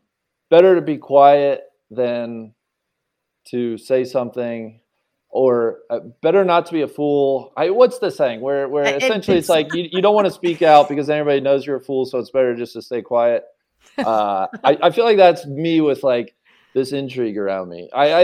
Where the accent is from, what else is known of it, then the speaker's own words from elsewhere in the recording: Cincinnati, Ohio, United States; I grew up in Cincinnati, did a couple very, you know, those week-long clinics